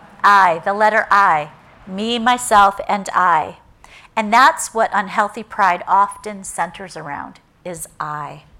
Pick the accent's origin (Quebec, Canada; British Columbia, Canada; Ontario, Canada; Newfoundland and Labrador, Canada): British Columbia, Canada; Vancouver; I said, Vancouver. He's like, Vancouver, Washington? I'm like, no, Vancouver, BC.